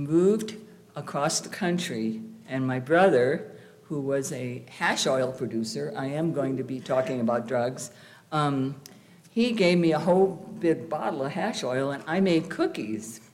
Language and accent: English; Connecticut, United States; moved away; also born or lived in Austin, United States; I grew up in Connecticut. It's a Norman Rockwell state. Everything is very conservative there, so I had to leave. And I went to Texas, Austin, Texas